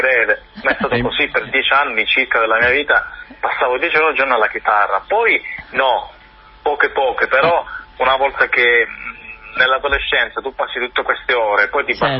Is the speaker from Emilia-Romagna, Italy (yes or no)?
no; Calabria, Italy; moved away as an adult; Io sono calabrese